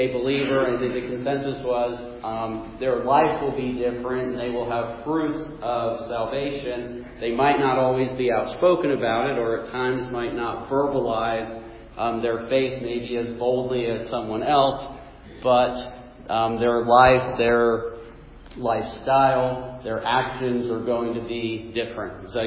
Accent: New Jersey, United States; also born or lived in Indiana; let's say I grew up in New Jersey, lived in Indiana during college, and then came here.

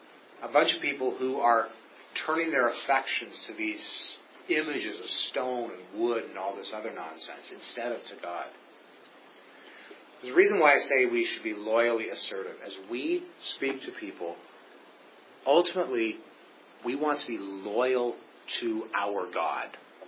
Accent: Canada; Most of us, you know, we're Canadian. We're too polite to do that sort of thing.

